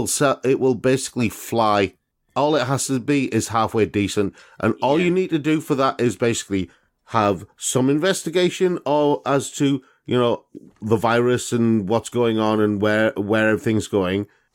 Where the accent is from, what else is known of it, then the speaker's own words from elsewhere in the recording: United Kingdom; And like, I'm British, I don't really care.